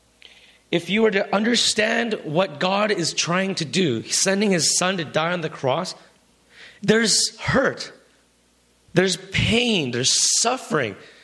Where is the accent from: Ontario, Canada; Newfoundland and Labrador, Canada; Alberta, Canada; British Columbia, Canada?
British Columbia, Canada; Vancouver; I grew up in Vancouver.